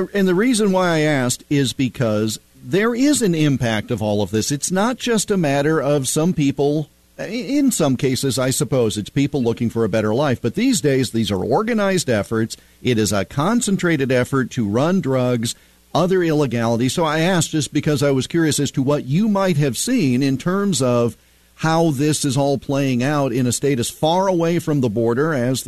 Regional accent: Iowa, United States; George is calling in from my home state of Iowa.

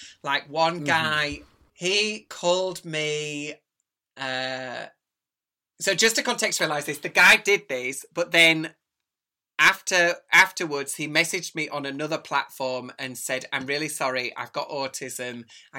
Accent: Brighouse, Yorkshire and the Humber, United Kingdom; okay, ferrets are a Yorkshire thing. I'm also from Brig House and he's told me to get under my bridge and die.

